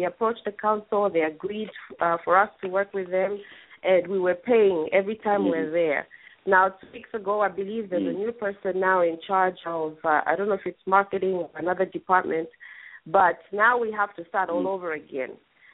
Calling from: Los Angeles, California, United States; I'm calling from Los Angeles.

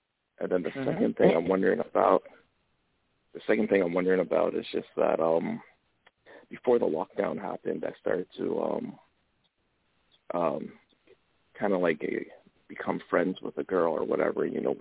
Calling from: Canada; I'm calling from up in Canada here.

